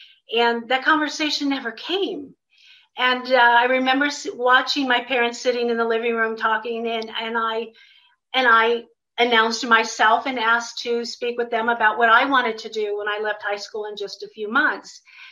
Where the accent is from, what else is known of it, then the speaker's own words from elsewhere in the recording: United States; But my story started out as a normal little girl growing up in the United States. I'm one of five children